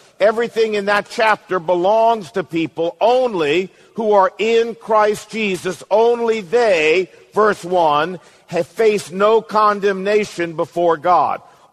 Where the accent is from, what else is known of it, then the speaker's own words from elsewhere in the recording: United States; If we were, as Americans, still a Brit